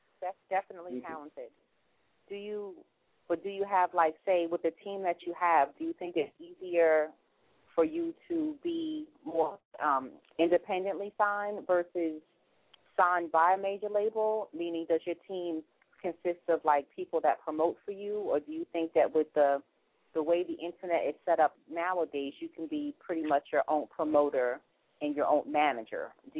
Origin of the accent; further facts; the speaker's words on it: New York, United States; I'm from New York, and we could definitely use some of your skills out here